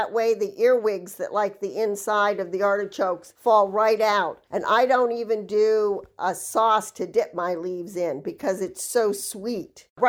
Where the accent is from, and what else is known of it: East Coast, United States; born or raised there